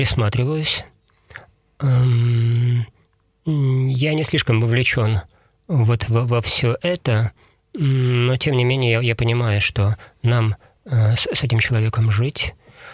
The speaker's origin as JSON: {"language": "Russian", "town": "Perm", "region": "Perm Krai", "country": "Russia", "said": "И я надеюсь, что он будет вот помнить, что мы с ним люди одной крови, что мы из Перми."}